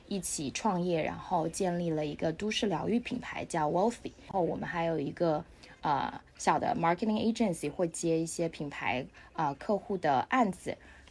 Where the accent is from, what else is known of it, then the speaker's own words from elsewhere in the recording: Xiamen, Fujian, China; also born or lived in Beijing; now in Shanghai, China; 虽然我是一个厦门人，但是我回国之后就去了北京然后我总的来说应该算是在北漂了5年，然后在疫情的2020年的下半年来到上海